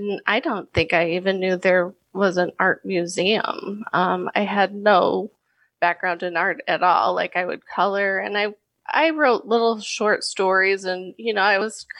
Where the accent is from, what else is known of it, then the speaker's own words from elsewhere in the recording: Midlothian, Illinois, United States; also born or lived in Chicago; I was born in Chicago, and my dad was actually raised in Chicago. We moved shortly after I was born to Midlothian area, and I grew up there.